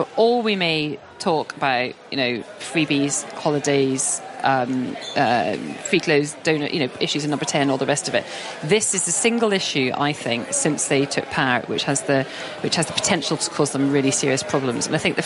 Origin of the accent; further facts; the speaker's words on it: Scotland, United Kingdom; I'm a Scottish, I'll eat porridge anytime.